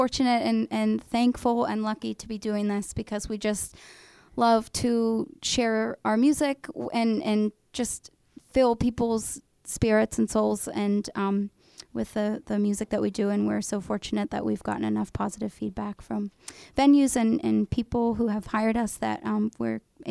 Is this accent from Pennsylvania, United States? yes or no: yes; Pittsburgh, Pennsylvania, United States; We're both from Pittsburgh. I'm from more the South Hills, and …'s from Monongahela.